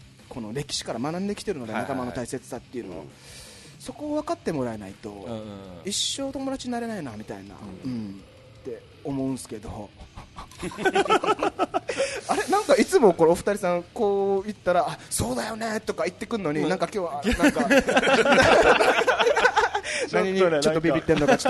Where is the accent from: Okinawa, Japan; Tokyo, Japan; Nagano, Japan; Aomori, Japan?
Okinawa, Japan; Naha; 沖縄で生まれて、いろん泊まり幼稚園に行って、あの、泊まり小学校に行って那覇中学校に行って